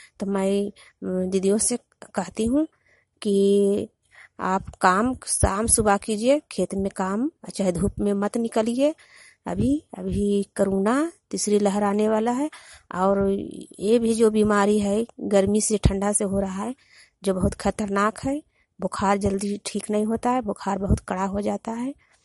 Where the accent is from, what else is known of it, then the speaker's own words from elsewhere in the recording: Hanganpura, Bihar, India; ग्राम हंगनपुरा, मैं नालंदा जिला की निवासी हूँ।